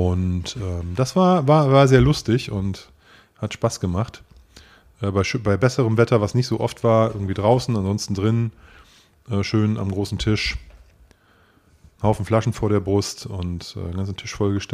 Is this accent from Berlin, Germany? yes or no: no; Leipzig, Saxony, Germany; ich dachte, als Leipziger hat man so eine gewisse Verpflichtung zu seinen lokalen Künstlern und sowas.